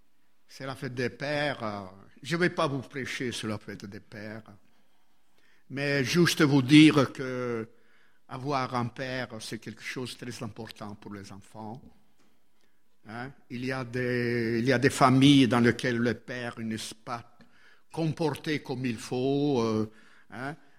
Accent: Italy; Moi, je ne vote pas, je suis italien.

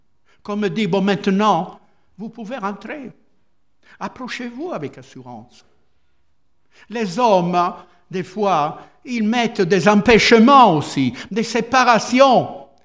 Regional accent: Italy; Moi, je suis italien, Jésus m'a béni. Je ne suis pas juif.

